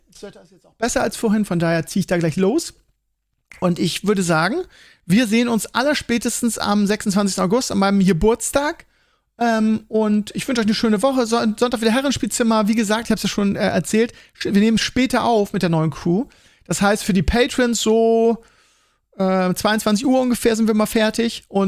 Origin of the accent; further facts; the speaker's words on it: Bremen, Germany; weil ich bin da so in Bremen groß geworden